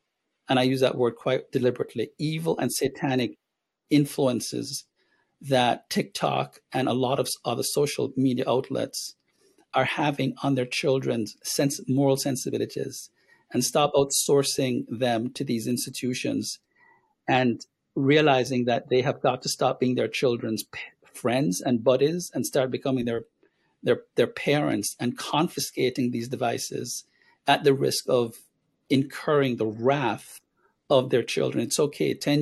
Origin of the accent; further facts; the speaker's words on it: Jamaica; I'm 57, so I can't compare the generation today. But I know that when I was growing up in Jamaica